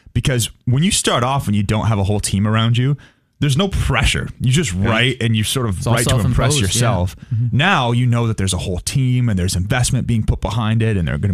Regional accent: Canada; they were Canadian and we grew up in Canada.

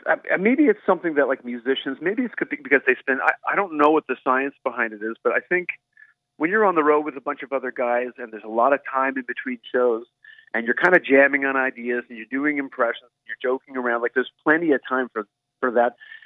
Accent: St. John's, Newfoundland and Labrador, Canada; growing up in St. John's, Newfoundland, was like a Newfie kind of tough guy, you know?

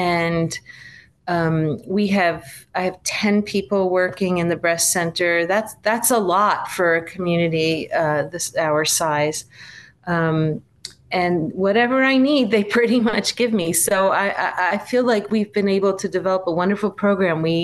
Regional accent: New York, United States; So I grew up in New York, and my father was a general surgeon

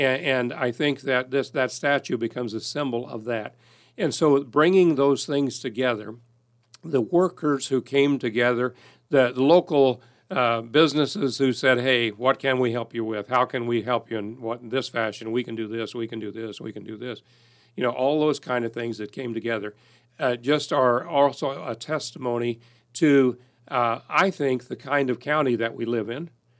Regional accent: Effingham, Illinois, United States; your town? I said, Effingham.

